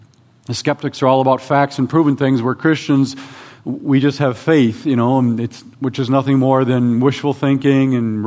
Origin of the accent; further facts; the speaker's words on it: Wisconsin, United States; I did mention that I'm from Wisconsin. It's a real state, and we love our cheese and our Packers.